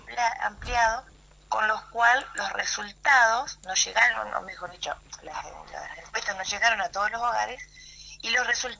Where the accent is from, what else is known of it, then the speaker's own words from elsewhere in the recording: Argentina; somos argentinos y argentinas, no somos africanos y africanas. Descendemos de ellos, sí, pero fundamentalmente somos argentinos.